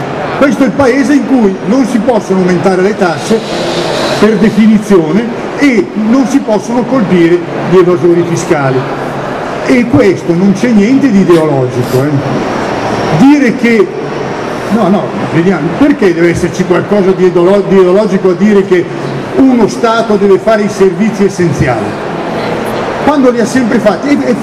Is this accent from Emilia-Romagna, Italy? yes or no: no; Milan, Lombardy, Italy; siccome vengo da Milano posso dire una cosa